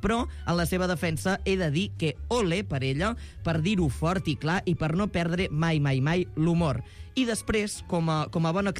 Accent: Catalonia, Spain; com a bon català

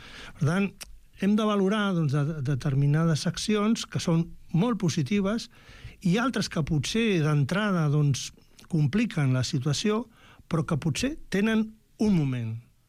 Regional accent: Aragon, Spain; Jo sóc de l'Aragó

